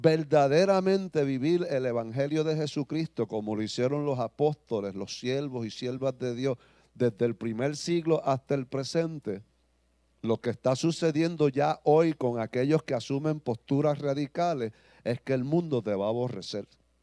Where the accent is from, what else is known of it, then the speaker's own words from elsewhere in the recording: New York, United States; born there; Yo nací en Nueva York, soy americano por nacimiento.